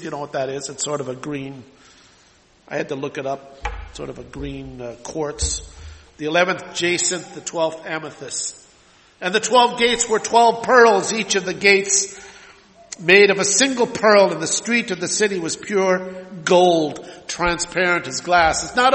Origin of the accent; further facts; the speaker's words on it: Minneapolis, Minnesota, United States; We didn't lock our doors normally where I grew up in South Minneapolis.